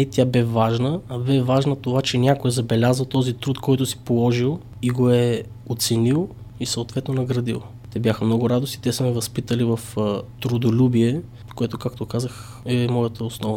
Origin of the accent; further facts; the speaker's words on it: Petrovo, Blagoevgrad Province, Bulgaria; now in Veliko Tarnovo, Bulgaria; Аз съм от Сандански, по-скоро от едно село до Сандански, село Петрово.